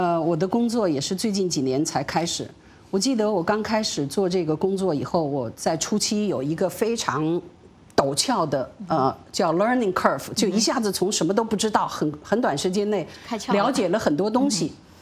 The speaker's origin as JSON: {"language": "Chinese", "country": "China", "tie": "born or raised there", "said": "在我们在中国长大，中国人"}